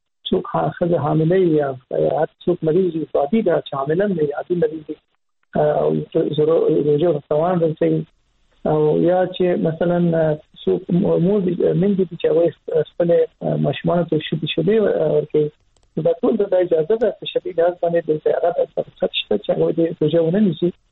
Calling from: Zabul, Afghanistan; د زابل وزارت شګول ولسوالی

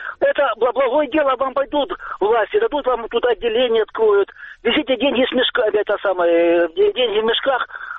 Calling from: Stakhanov, Luhansk Oblast, Ukraine; Это Стаханов.

